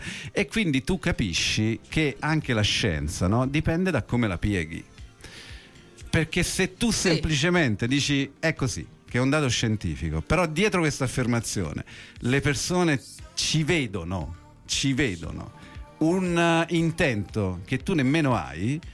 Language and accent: Italian; Southern Italy, Italy; Io dico acqueo perché sono terrone.